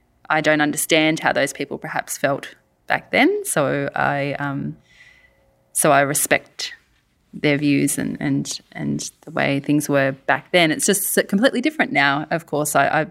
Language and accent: English; Sydney, New South Wales, Australia; moved away; No, I've been in Carra for 7 years. So I was born in Sydney. So I'm a Sydney girl, and I've been in the country now for 7 years.